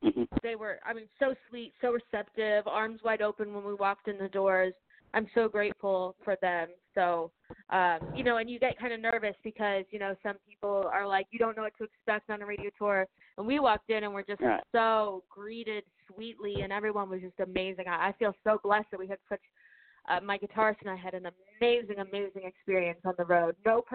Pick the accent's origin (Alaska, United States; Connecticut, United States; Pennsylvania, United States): Connecticut, United States; I'm performing up in Connecticut in June, which is my home state, so that'll be exciting.